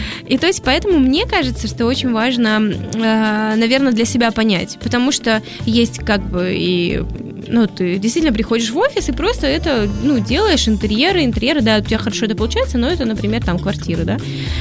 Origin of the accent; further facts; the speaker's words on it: Severodvinsk, Arkhangelsk Oblast, Russia; я приехала из города Северодвинска, да, кстати, там был привет. Это мой родной город, под Архангельском, замечательный город на море.